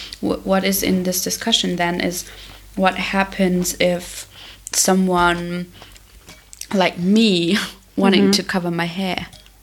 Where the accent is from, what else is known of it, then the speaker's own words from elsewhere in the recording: Germany; English is a second language; now in Berlin, Germany; I am also in Berlin, because I'm from Germany.